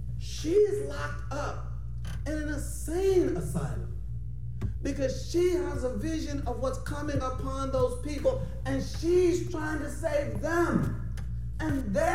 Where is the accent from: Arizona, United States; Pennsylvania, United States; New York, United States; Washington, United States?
Pennsylvania, United States; Philadelphia; Now, as you might be able to tell, you know, I am an OG from Philadelphia, but I also have a sensitive side, you know?